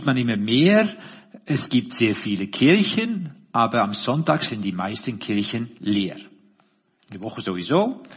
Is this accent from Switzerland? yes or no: no; Netherlands; German is a second language; now in Germany; ich bin Holländer, falls man sich wundert, was für komischen Akzent ich habe und wie meine Grammatik nicht ganz passt manchmal.